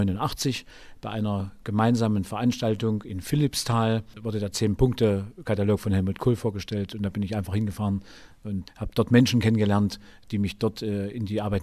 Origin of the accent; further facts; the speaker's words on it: Bad Sulza, Thuringia, Germany; Mit meiner Heimatstadt Bad Sulza, weil ich dort meine Frau kennengelernt habe.